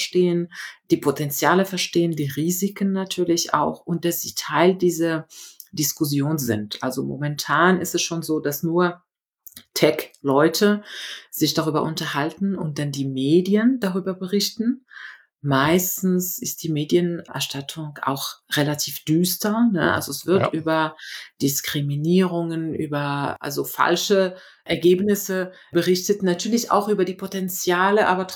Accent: Morocco; moved away as an adult; now in Germany; Ich bin in Marokko geboren, aufgewachsen, habe in Spanien, Deutschland und China studiert und gearbeitet in allen 3 Ländern und ja, jetzt seit 2011 wieder in Deutschland

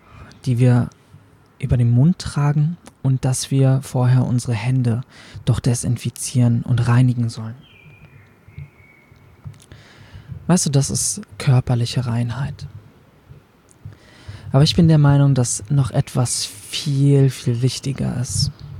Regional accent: Berlin, Germany; Ich bin in Berlin aufgewachsen, ich bin hier geboren.

